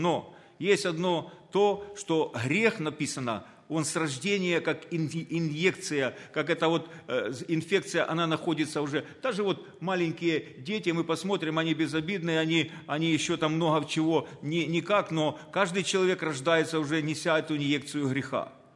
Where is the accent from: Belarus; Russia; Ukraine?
Ukraine; Zaporizhzhia, Zaporizhzhia Oblast; я из Запорожья, и имею жену, двоих детей, 7 внуков